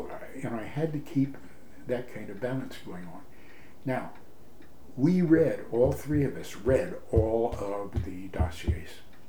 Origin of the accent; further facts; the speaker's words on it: Washington, United States; I was raised in Western Washington, and I do anything to get back.